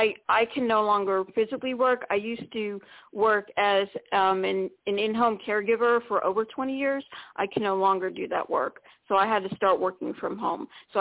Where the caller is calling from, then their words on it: Florida, United States; from Florida.